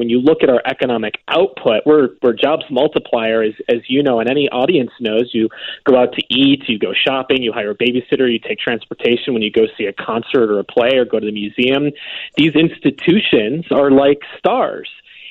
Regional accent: Chicago, Illinois, United States; also born or lived in Morton Grove; Look, I am a proud born and raised Chicago, and I grew up in Rogers Park, Peterson and Maplewood, and over on Fargo, and then Morton Grove.

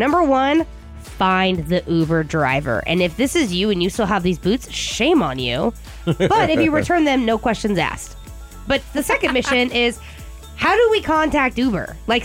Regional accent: Washington, United States; moved away; If you know, the Mariners obviously are my home state team. I grew up being a Mariners fan.

